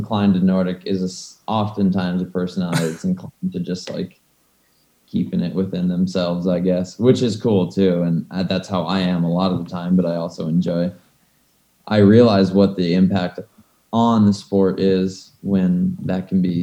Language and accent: English; Anchorage, Alaska, United States; I'm an athlete on the U.S. cross-country ski team, and I'm from Anchorage, Alaska. I'm 20 years old.